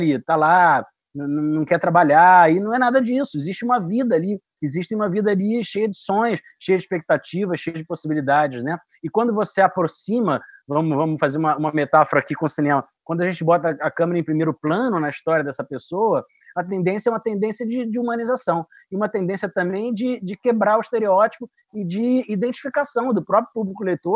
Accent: Rio de Janeiro, Brazil; ter vindo do subúrbio, né? Eu nasci em Madureira, passei infância e adolescência praticamente em bairros suburbanos.

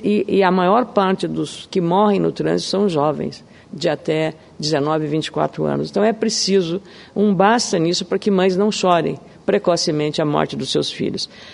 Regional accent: Lagoa Vermelha, Rio Grande do Sul, Brazil; born there; a minha cidade onde eu nasci, Lagoa Vermelha

